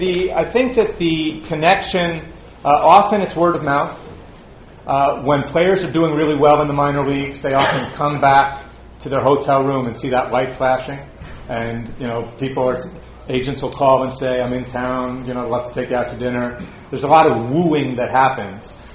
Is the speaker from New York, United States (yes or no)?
yes; Great Neck, New York, United States; because we grew up on Long Island in Great Neck